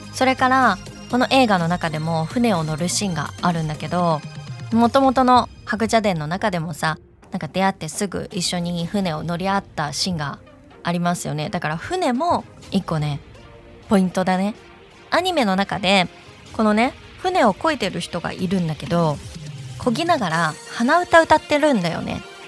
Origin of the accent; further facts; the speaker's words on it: Shanghai, China; 子供の頃上海で過ごしたんですけど、